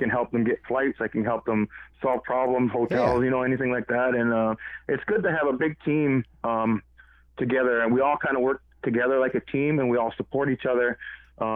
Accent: Six Nations, Ontario, Canada; I'm Mohawk from Six Nations.

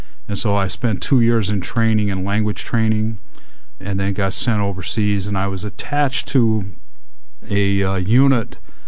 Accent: Detroit, Michigan, United States; Well, I was raised around Detroit, Michigan, and I always describe it as a good working class family, big family in Detroit.

